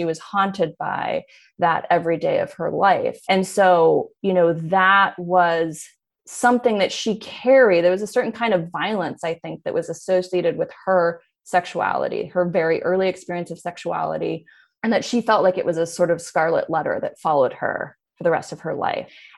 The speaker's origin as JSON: {"language": "English", "town": "Berkeley", "region": "California", "country": "United States", "tie": "born or raised there", "said": "I grew up in Berkeley. My parents were a couple of hippies."}